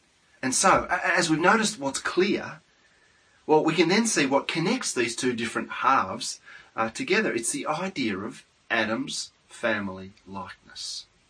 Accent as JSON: {"language": "English", "country": "Australia", "said": "Actually, it's a question that, as an Australian, you don't want to ask too hard, dig too deep"}